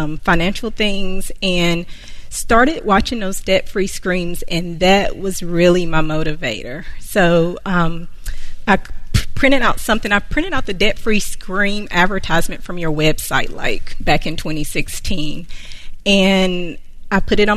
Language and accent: English; Concord, North Carolina, United States; I am from Concord, North Carolina.